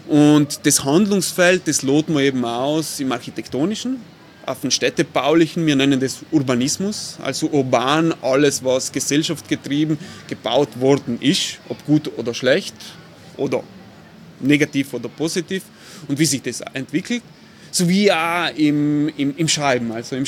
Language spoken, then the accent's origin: German; Bolzano, Trentino-Alto Adige, Italy; Ich bin ein gebürtiger Bozner, eigentlich ein Shanghaiolo, wie man so schön sagt, weil ich komme aus der Peripherie von Bozen, Adlerstraße, also da, wo jetzt das Casanova Viertel ist. Bin dann aber in der Stadt zur Mittelschule gegangen